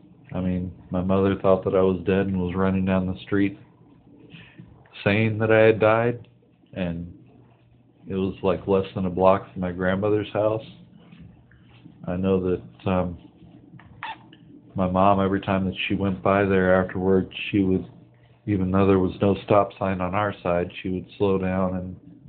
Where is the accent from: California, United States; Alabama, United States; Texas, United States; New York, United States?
California, United States; Sacramento; Well, I was born in Sacramento, grew up there.